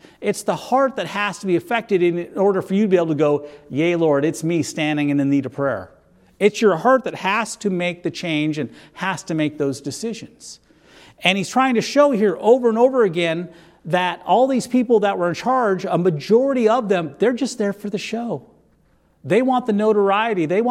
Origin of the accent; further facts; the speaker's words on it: North Dakota, United States; I grew up in North Dakota. We had three churches in town. We had a Lutheran and a Catholic.